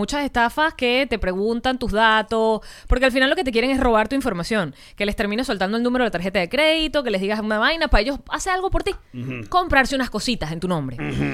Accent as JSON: {"language": "Spanish", "country": "Venezuela", "said": "Uno como venezolano piensa que es como la cédula."}